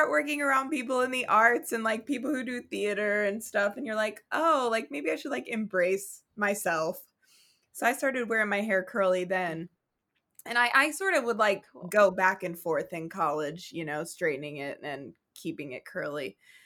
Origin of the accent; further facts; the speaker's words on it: Oklahoma, United States; And I grew up in Oklahoma, though.